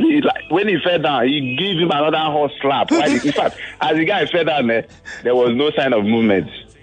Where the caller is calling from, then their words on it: Ikorodu, Lagos, Nigeria; I'm calling from Ikorodu.